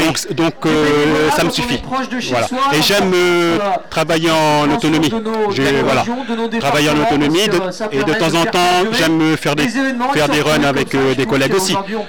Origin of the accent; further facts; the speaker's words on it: Poisson, Grand Est, France; Je viens de Haute-Marne, dans un petit village qui est jumelé avec Avril, qui s'appelle Poisson.